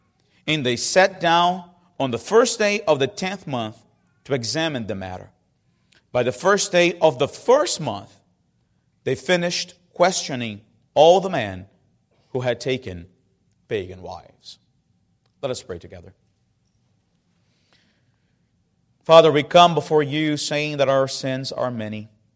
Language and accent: English; Northeast Region, Brazil; English is a second language; Especially in my region, I come from the Northeast. I am the equivalent, some would say, of a redneck.